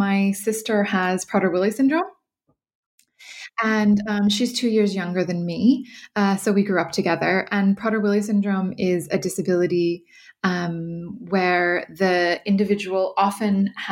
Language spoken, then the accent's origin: English; California, United States; I am originally from California and did my law degree in New York